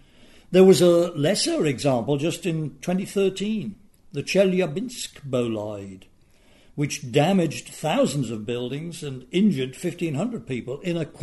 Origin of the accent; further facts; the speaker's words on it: England, United Kingdom; I grew up in England hearing an urban legend